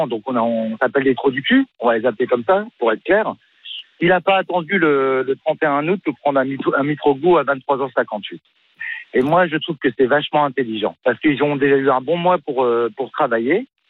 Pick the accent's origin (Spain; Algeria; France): France; Nancy, Grand Est; Moi, je viens de Nancy, donc c'est Nancy-Metz.